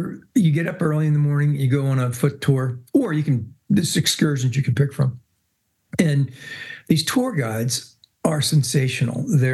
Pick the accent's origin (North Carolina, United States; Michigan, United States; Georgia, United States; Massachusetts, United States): Michigan, United States; I said, oh, we're from Michigan.